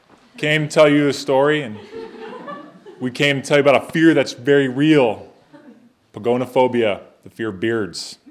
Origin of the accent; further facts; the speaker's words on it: Illinois, United States; But I grew up in Illinois, in suburban Chicago, and I started going to a church there, and the church is in Naperville, Illinois